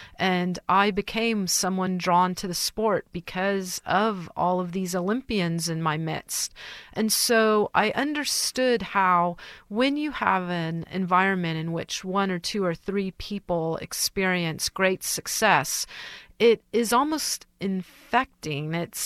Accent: Santa Clara, California, United States; I grew up in Santa Clara.

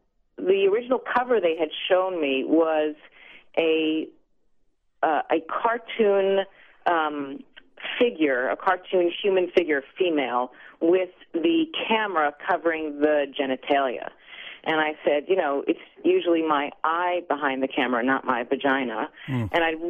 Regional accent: New York City, New York, United States; this book that was nominated for the Women's Prize for Fiction was not even reviewed in my hometown paper, the New York Times

